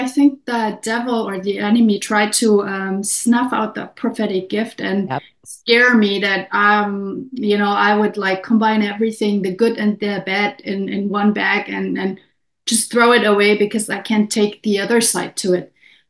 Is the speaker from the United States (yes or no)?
no; Munich, Bavaria, Germany; I am from Munich, Germany. Munich is in the south, and I was born in the 70s to hippie parents.